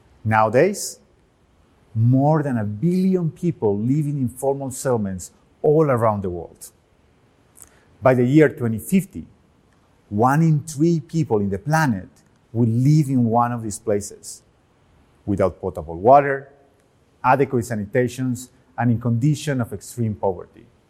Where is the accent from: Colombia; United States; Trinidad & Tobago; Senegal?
Colombia; Medellin, Antioquia; born or raised there; English is a second language